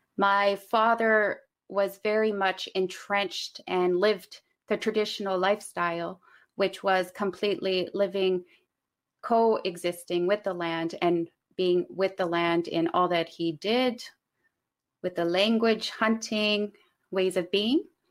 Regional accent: Clyde River, Nunavut, Canada; I am from Kangiqtugapik in the Qikiqtanik region of Nunavut. The English name is Clyde River of my community, which is located on Baffin Island in Nunavut.

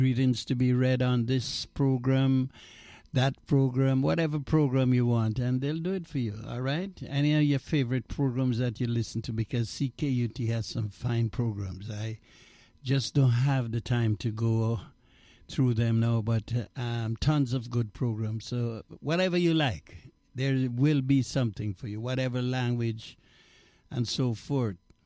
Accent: Jamaica; And I'm a Jamaican. I'm at the age where we started listening to reggae music.

